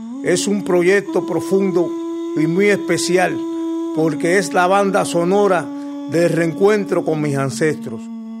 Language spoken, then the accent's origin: Spanish; Santiago de Cuba, Cuba; Vengo de Santiago de Cuba directamente a Dakar